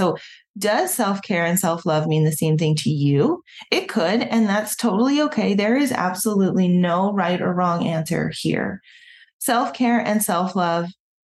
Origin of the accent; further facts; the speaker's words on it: Nova Scotia, Canada; I was raised in a pretty average household, I'd say. I grew up on the East Coast. I grew up in Nova Scotia.